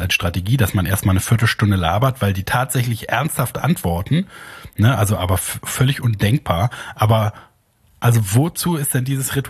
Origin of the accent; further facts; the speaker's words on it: Germany; das ist mir als Deutscher sehr wichtig.